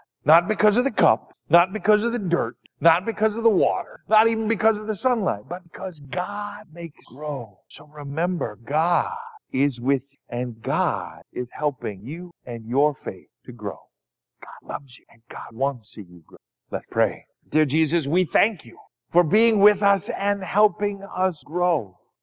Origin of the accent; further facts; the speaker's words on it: Minnesota, United States; When I was growing up in Minnesota, it was the coldest month of the entire year.